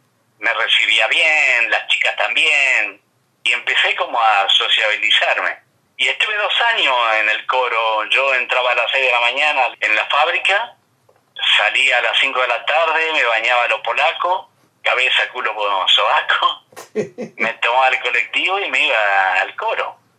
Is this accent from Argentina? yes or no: yes; Isidro Casanova, Buenos Aires Province, Argentina; born there; Claro, yo nací en Isidro Casanova, en partido de la Matanza en un barrio muy muy pobre, muy pobre.